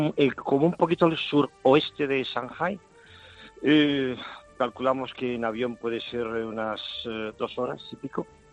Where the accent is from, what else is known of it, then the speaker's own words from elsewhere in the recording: Spain; now in China; Yo soy español. Yo soy español, residente con mi sociedad aquí en China